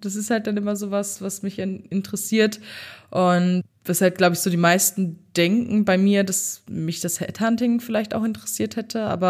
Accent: North Rhine-Westphalia, Germany; Ich komme ja aus NRW.

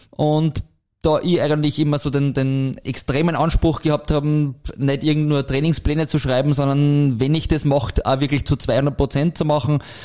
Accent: Mank, Lower Austria, Austria; ich bin geboren in Mank und wohne dort jetzt seit mittlerweile 40 Jahren, also ist wirklich meine Heimat

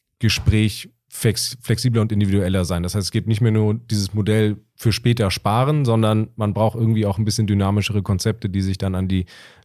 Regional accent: North Germany, Germany; wir sagen ja auch mal, als Norddeutsche südlich der Elbe ist dann irgendwann schon Süddeutschland, ne?

